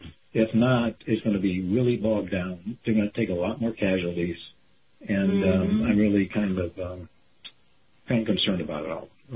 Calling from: Clearwater, Florida, United States; in Clearwater.

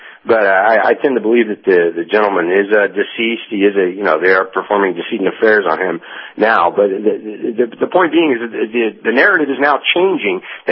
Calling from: Seminole, United States; in Seminole.

